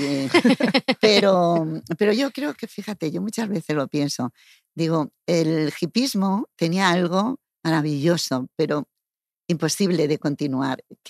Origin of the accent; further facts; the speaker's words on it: Jaén, Andalusia, Spain; Yo soy de Jaén, decía, oye.